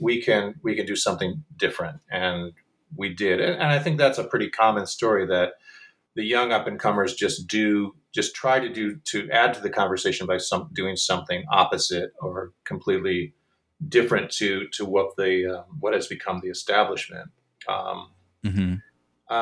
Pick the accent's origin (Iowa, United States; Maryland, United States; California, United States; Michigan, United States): Michigan, United States; now in Chicago, United States; Well, I'm from Michigan, and most of the company is from the Midwest.